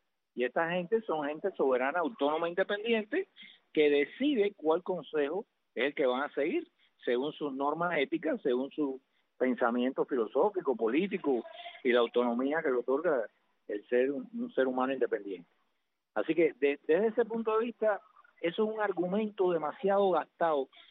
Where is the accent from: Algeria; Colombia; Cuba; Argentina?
Cuba; aquí hay un pueblo que se llama Cuba, pueblo cubano, y somos uno, allá, acá y en todas partes.